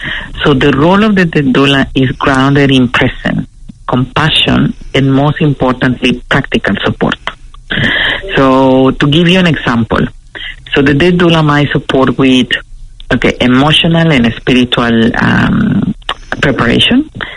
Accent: Mexico; So I am originally from Mexico

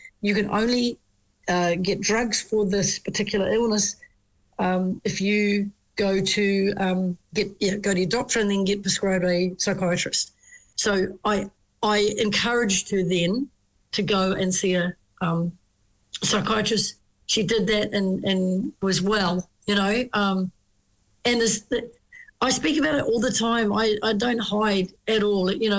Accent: Taupo, Waikato, New Zealand; I was on holiday in, with mum and dad in Taupo, my hometown.

